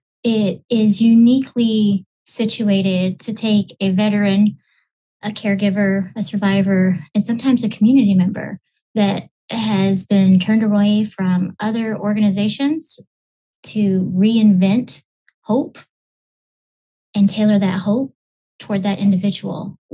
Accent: Texas, United States; So I grew up in Texas. So I'm a Texas native, go Cowboys.

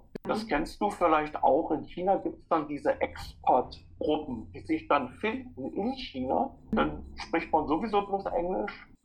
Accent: East Germany, Germany; Das war noch zu Ostzeiten. Also ich komme aus dem Osten.

